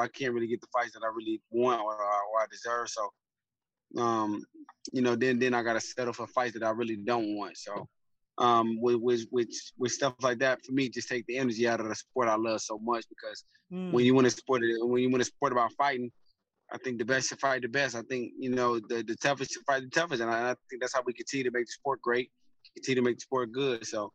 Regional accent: Detroit, Michigan, United States

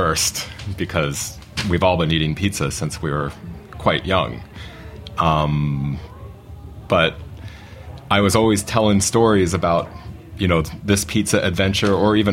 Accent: Maryland, United States; I was growing up outside of Washington, D.C. in Maryland.

